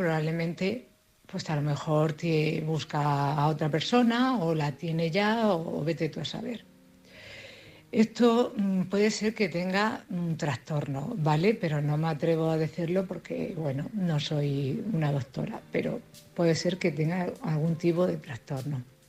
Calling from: Cartagena, Region of Murcia, Spain; de Cartagena.

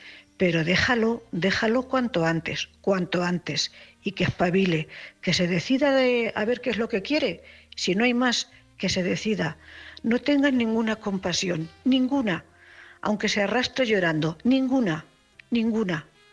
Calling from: Cuenca, Castilla-La Mancha, Spain; corresponsal de Cuenca.

